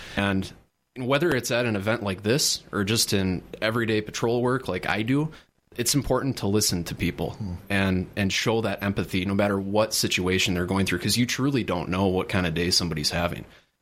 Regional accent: Wisconsin Rapids, Wisconsin, United States; also born or lived in Plover; I'm from Wisconsin Rapids. Wisconsin Rapids, born and raised for pretty much the first half of my life. And I actually grew up in Plover during adolescence, okay.

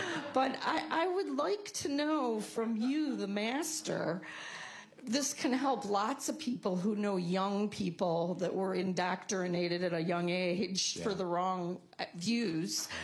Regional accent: Morton Grove, Illinois, United States; from Morton Grove.

